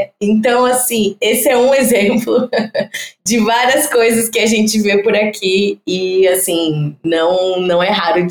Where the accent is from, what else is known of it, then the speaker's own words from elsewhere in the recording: São José dos Campos, São Paulo, Brazil; Eu sou de São José dos Campos, sou formada em Relações Públicas